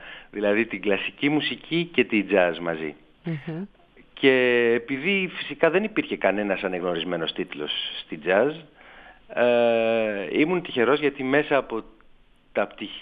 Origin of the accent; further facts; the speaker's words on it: Korydallos, Attica, Greece; και εγώ επειδή μεγάλωσα στον Κορυδαλό, έτσι βρέθηκα σε επαφή με τη σχολή αυτή